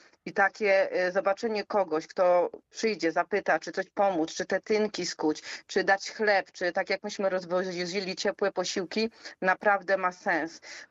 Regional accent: Lądek-Zdrój, Lower Silesian Voivodeship, Poland; a pochodzę z Lądka Zdroju

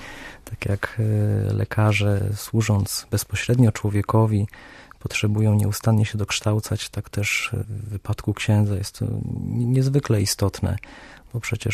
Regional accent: Chojna, West Pomeranian Voivodeship, Poland; ja pochodzę z Chojny

